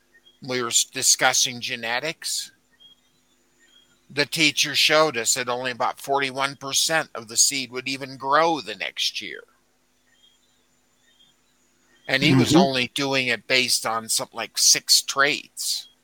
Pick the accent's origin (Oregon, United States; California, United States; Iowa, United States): Iowa, United States; And, you know, I grew up in Iowa, a lot of corn around there, a lot of soybeans.